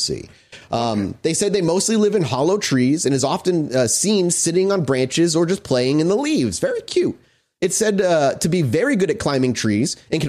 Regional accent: Ireland; I'm Irish.

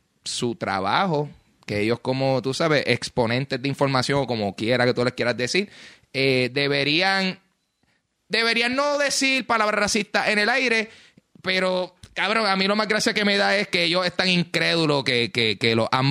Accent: Puerto Rico; siendo número uno latino y siendo puertorriqueño

